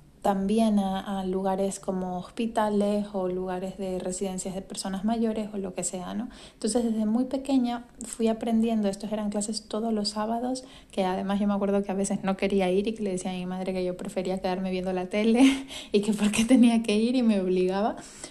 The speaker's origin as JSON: {"language": "Spanish", "town": "Guayaquil", "region": "Guayas", "country": "Ecuador", "said": "yo vivía en Ecuador, yo soy de Ecuador. En Ecuador casi no había solo un estudio de yoga en toda la ciudad, en Guayaquil."}